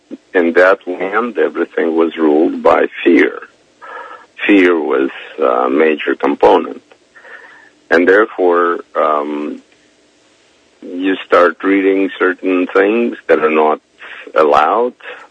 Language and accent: English; Kyiv, Ukraine; So I was born and raised in Kiev.